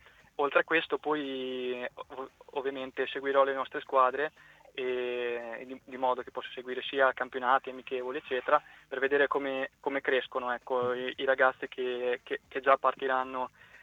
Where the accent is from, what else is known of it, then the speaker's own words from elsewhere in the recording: Savignano sul Rubicone, Emilia-Romagna, Italy; io sì, sono romagnolo e vengo da Savignano sul Rubicone, così mi presento anche velocemente, in provincia di Forlì Cesena